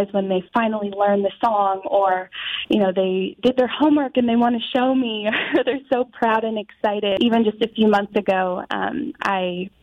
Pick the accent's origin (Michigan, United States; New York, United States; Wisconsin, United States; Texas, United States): New York, United States; Somers; now in South Salem, United States; I grew up in Westchester. I'm from Somers, New York, and now I live in South Salem.